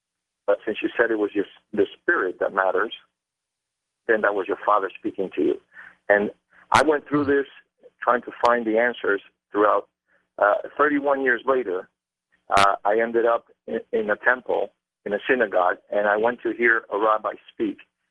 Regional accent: Argentina; I'm originally from Argentina.

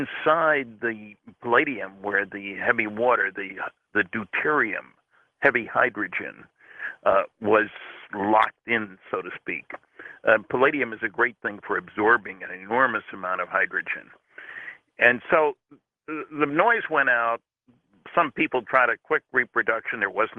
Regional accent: Linden, New Jersey, United States; I grew up in Linden, New Jersey. He grew up in the next-door town, Rahway, New Jersey.

